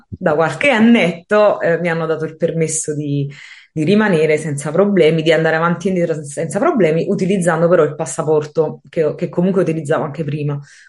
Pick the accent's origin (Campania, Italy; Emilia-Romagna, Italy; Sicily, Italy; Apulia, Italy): Campania, Italy; Naples; also born or lived in London, United Kingdom; ora in questo momento sono in Italia, a Napoli, che è la mia città natale dove sono cresciuta, ma ho vissuto in modo praticamente, cioè, in maniera fissa, per 10 anni a Londra fino a un annetto fa